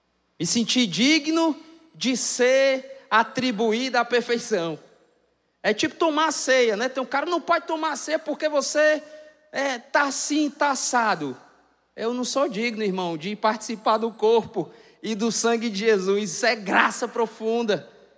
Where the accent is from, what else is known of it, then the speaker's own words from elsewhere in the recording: Fortaleza, Ceará, Brazil; eu morava alguns metros de um campinho de futebol, lá no bairro do Jacarecanga, onde eu nasci.